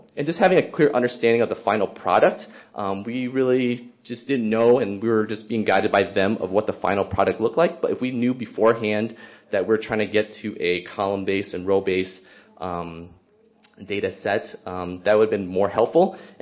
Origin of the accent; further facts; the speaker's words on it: Cook County, Illinois, United States; I'm from Cook County, Illinois, which serves Chicagoland area. So except for Chicago, so suburban Cook County.